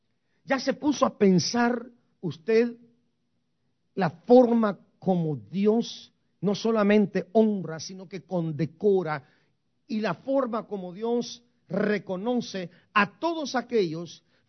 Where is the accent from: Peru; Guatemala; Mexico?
Guatemala; now in United States; Yo también soy migrante. Yo me vine hace 41 años de Guatemala en la misma condición que ustedes llegaron a los Estados Unidos, diré yo.